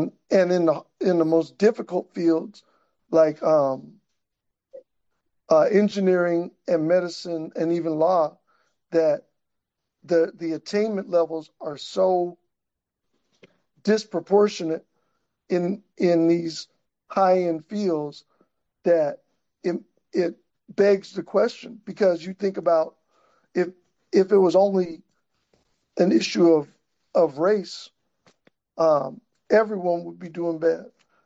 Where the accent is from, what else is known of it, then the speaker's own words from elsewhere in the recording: San Diego, California, United States; born there; now in Los Angeles, United States; I was born in San Diego, and I've lived here for 30 years